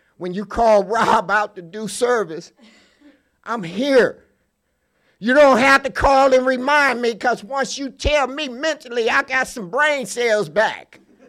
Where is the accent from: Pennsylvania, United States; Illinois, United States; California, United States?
California, United States; San Diego; I grew up in Southeast San Diego. I've been here 54 years.